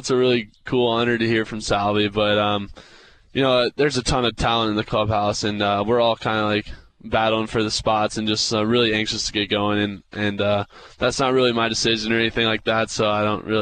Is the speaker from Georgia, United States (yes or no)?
yes; Atlanta, Georgia, United States; I grew up in Atlanta and grew up, you know, yep. The early 2000s